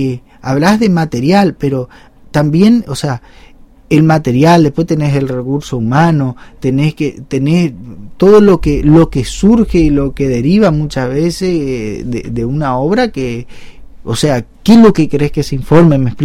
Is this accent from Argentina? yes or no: yes; Paso de los Libres, Corrientes, Argentina; nosotros nos criamos en Paso de los Libres